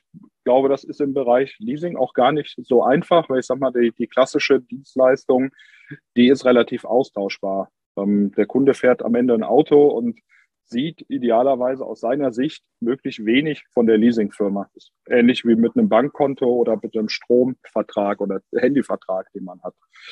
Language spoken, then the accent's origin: German; Cologne, North Rhine-Westphalia, Germany; Das merkt man hier als Kölner vor Ort